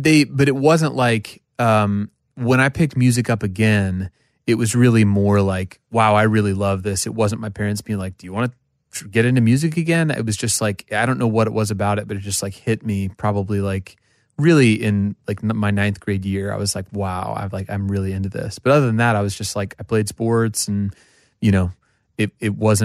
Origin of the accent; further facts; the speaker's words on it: Oklahoma, United States; No, I'm from Oklahoma, and my dad worked at banks, and my mom's a psychologist